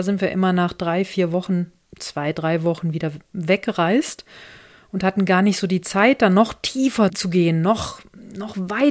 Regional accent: Germany; accent: German; Und niemand weiß dann, woher ich komme mit meinem harten deutschen Akzent.

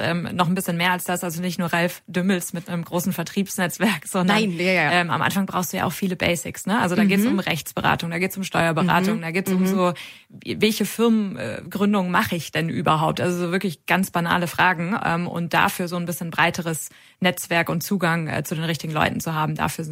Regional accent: Stuttgart, Baden-Württemberg, Germany; now in Berlin, Germany; wir kommen ursprünglich aus Stuttgart

